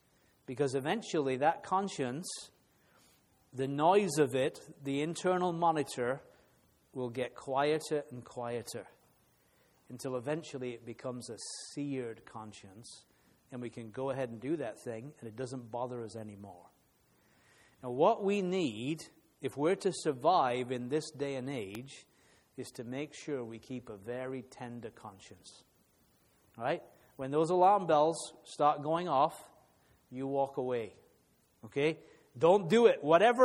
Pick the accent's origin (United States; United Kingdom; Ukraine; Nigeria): United Kingdom; England; sometimes in this country, and I'm saying this as an Englishman, but the influence of the British on assembly testimony in North America has not always been good.